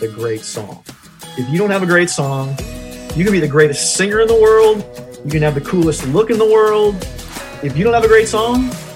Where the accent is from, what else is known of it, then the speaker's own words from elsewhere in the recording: St. Louis, Missouri, United States; I went to a public school I grew up in St. Louis, Missouri